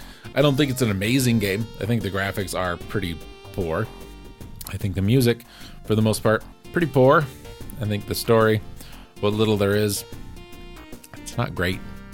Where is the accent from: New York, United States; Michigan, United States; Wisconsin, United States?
Michigan, United States; Saginaw; born there; You know, I was born in Saginaw, Michigan.